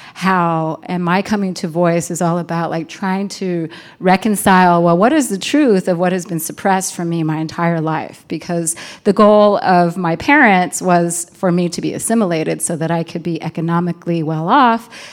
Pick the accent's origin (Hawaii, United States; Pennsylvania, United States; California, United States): California, United States; Santa Ana; I mean, I grew up in Santa Ana, California, and I didn't even know that they had Mexican segregated schools there until I was an adult.